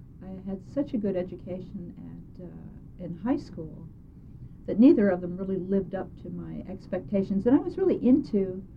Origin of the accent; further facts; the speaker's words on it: Bronxville, New York, United States; also born or lived in Utica, United States; I was born in Utica, New York, through no fault of my own. But it was a war, you know, and you got born where you could. My father's family was from the Utica area. My mother's family was from Watertown